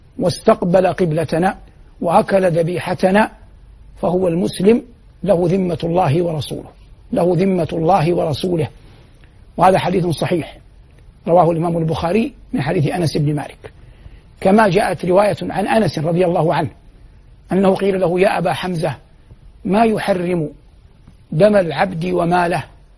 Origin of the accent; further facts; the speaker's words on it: Saudi Arabia; جنوب بلادنا المملكة العربية السعودية